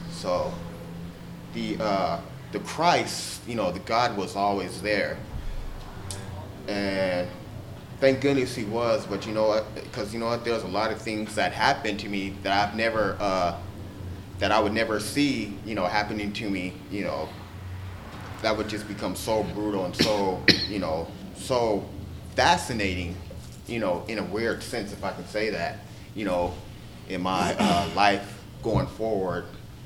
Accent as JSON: {"language": "English", "town": "Lemon Grove", "region": "California", "country": "United States", "tie": "born or raised there", "also_born_or_lived": "Athens, Greece", "said": "I was born in Greece, and then in 79, you know, when I was five, because I was born in 74, I actually lived in Lemon Grove and on Massachusetts Street."}